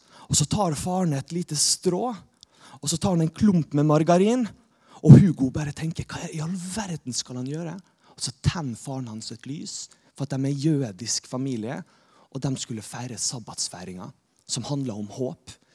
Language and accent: Norwegian; Molde, Møre og Romsdal, Norway; men jeg veldig glad i Jesus. Og jeg kommer fra Molde.